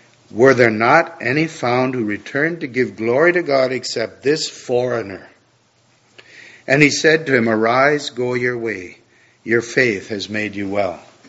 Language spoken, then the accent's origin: English; Canada; We got there on time, as a Canadian would.